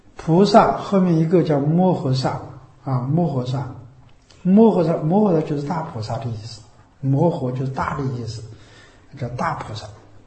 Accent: China; 所以我们中国人的传承都是传承古人的东西。

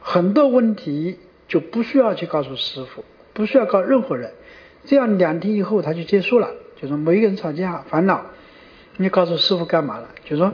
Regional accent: China; 就是说我们中国人他本来就有这种思想

